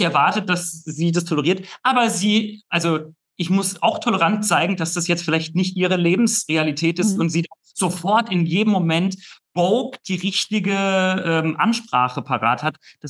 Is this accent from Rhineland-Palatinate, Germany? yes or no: yes; Rhineland-Palatinate, Germany; now in Berlin, Germany; wir haben in dem Dorf geheiratet, in der Pfalz, wo ich herkomme. Berlin ist jetzt meine Wahlheimat, aber wir haben geheiratet in der Pfalz im Dorf.